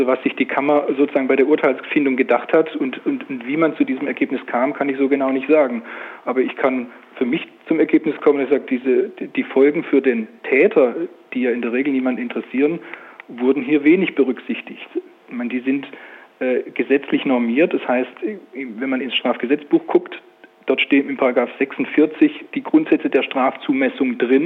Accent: Stuttgart, Baden-Württemberg, Germany; weil ich bin ja auch Stuttgarter Bürger

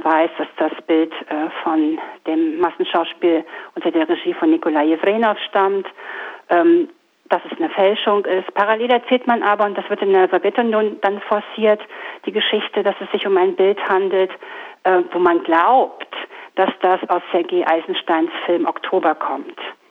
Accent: East Germany, Germany; Ich bin in der DDR aufgewachsen und musste das in der Schule lesen.

